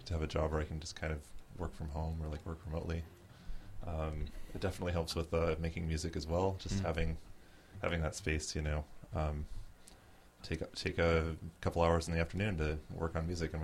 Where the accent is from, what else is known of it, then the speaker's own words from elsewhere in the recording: Lafayette, Indiana, United States; now in Portland, United States; I'm actually originally from Lafayette, Indiana. But I moved to Portland over a decade ago